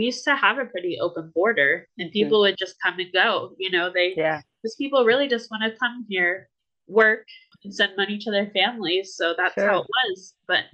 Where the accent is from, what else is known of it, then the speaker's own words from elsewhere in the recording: Tacoma, Washington, United States; also born or lived in Federal Way; I was born in Tacoma General. You know, I lived in Federal Way, in between Federal Way and Tacoma my whole life